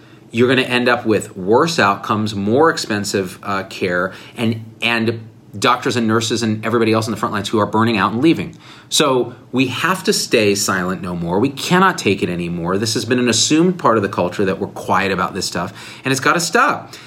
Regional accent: New Jersey, United States; Newark has historically been associated, and I'm from New Jersey, with not the safest safe levels.

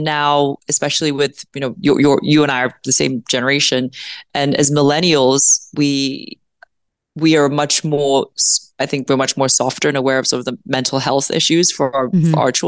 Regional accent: Hong Kong; also born or lived in Papua New Guinea / United Kingdom / Exeter, United States; I grew up in Hong Kong. Well, actually by the age of 14, I had lived in Papua New Guinea, the UK, Hong Kong, where my parents are originally from, and Exeter, New Hampshire, where I went to boarding school.

